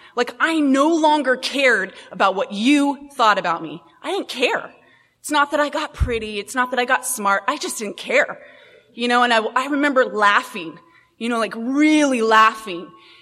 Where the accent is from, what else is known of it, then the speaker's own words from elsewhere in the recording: Houston, Texas, United States; born there; But I was born in Houston, Texas